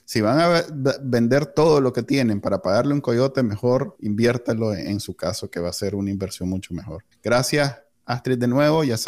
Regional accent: Texas, United States; soy de Texas

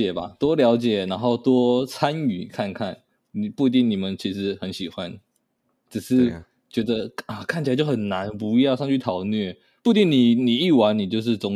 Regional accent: Hsinchu, Hsinchu County, Taiwan; also born or lived in Xinfeng; 新丰，以前在新丰。 在新竹啦，是在新竹。

